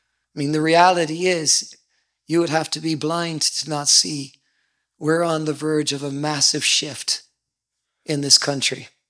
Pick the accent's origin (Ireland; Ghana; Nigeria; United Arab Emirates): Ireland; Munster; now in United States; I am from County Cork, Ireland, and I'm a Republican.